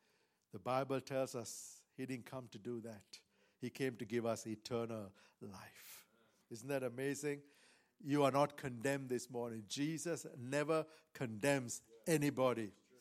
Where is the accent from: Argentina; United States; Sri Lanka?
Sri Lanka; I come from Sri Lanka, and so Sri Lanka is predominantly Buddhist, and then we have Hindus, and we have the Muslims, and we have various other religions as well.